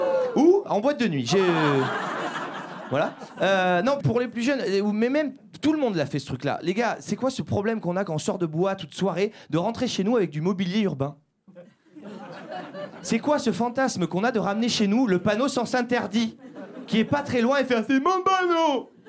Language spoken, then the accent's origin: French; Saint-Émilion, Nouvelle-Aquitaine, France; je viens de Saint-Émilion. Vous connaissez Saint-Émilion?